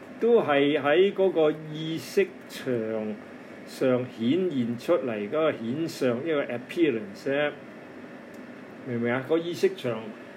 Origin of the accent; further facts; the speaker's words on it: Guangdong, China; 我們廣東人叫它那朵花呢